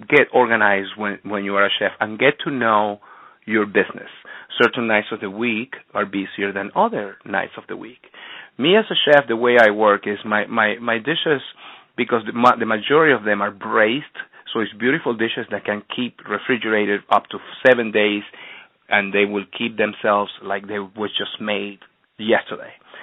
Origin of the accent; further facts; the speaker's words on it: Venezuela; I am from Venezuela. I was born in Venezuela and raised there.